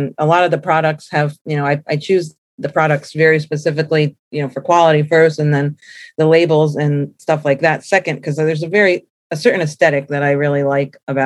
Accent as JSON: {"language": "English", "town": "New Haven", "region": "Connecticut", "country": "United States", "said": "and I'm from New Haven area. So I knew this place from what it was before, which was like a taco joint."}